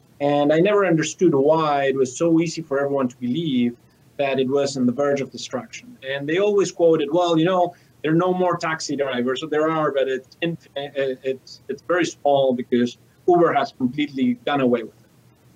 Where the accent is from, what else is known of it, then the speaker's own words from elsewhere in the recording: Argentina; I'm from Argentina, so very much south.